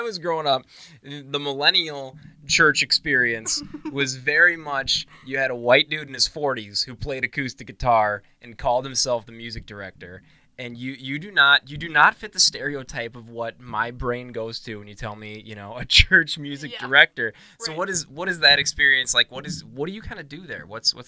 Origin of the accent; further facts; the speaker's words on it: Coon Rapids, Minnesota, United States; I grew up in Coon Rapids.